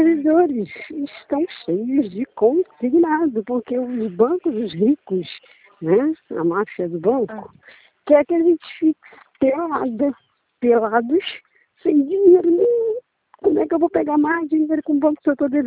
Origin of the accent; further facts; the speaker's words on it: Rio de Janeiro, Brazil; sou aqui do Rio de Janeiro.